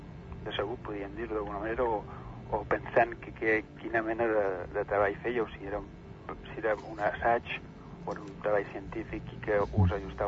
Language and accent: Catalan; Manresa, Catalonia, Spain; jo, com soc de Manresa, quan vaig llegir